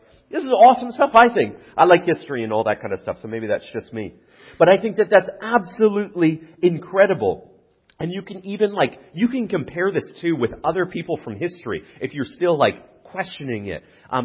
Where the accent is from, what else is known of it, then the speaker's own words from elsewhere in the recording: Alberta, Canada; I'm from Alberta.